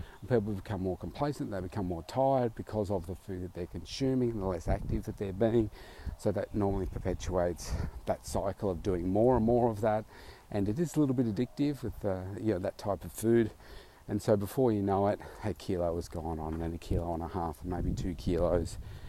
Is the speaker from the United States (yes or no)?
no; Melbourne, Victoria, Australia; certainly in my hometown here in Melbourne, the estate that I'm walking through now, which is my own estate